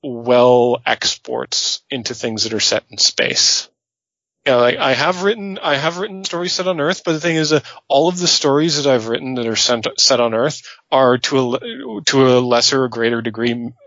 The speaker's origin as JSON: {"language": "English", "country": "Canada", "tie": "born or raised there", "said": "growing up in Canada, I've almost like absorbed that cultural feeling"}